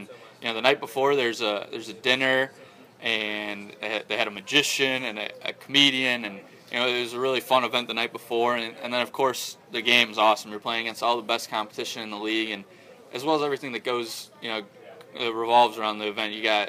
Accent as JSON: {"language": "English", "town": "Chicago", "region": "Illinois", "country": "United States", "said": "I've never been to New York before. I'm originally from Chicago"}